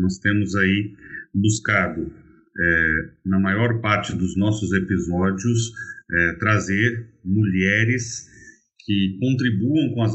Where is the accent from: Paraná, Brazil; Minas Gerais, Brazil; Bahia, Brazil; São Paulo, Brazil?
Minas Gerais, Brazil; Ituiutaba; Eu sou mineiro, do Triângulo Mineiro, da belíssima cidade de Ituiutaba.